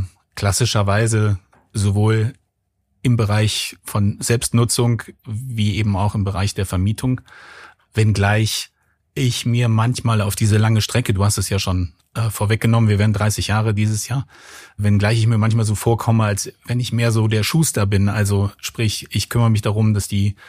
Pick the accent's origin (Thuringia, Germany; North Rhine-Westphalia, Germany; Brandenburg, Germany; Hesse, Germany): North Rhine-Westphalia, Germany; Cologne; born there; ich habe eben schon gesagt, 1969 geboren in Köln.